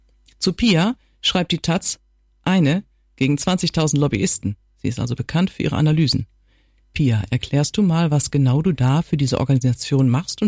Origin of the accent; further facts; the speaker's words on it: Lower Saxony, Germany; Ich sorge mich darum, dass meine Heimat irgendwann nur noch ein großer See nördlich von Jevers sein wird.